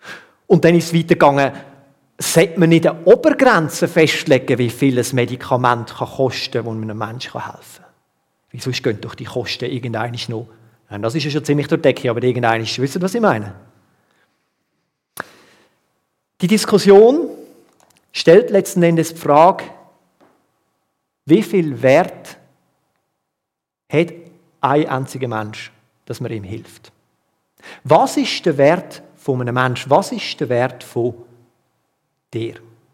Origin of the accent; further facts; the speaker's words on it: Wohlen, Aargau, Switzerland; ich komme ursprünglich aus Wohlen, Kanton Aargau.